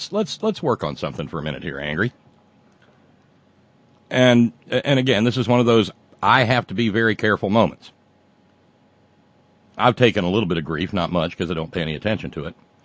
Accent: the South, United States; I'm a Southerner. I get to. You know, that's why the beginning of the program says the only born and bred Southern liberal talk host. Because I am.

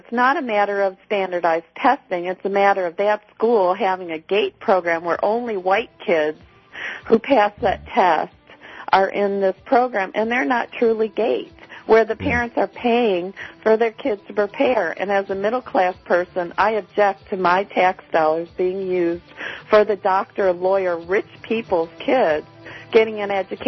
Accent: Detroit, Michigan, United States; I grew up in Detroit and subsidizing housing from a single mom, and I was able to go to college because of student loans

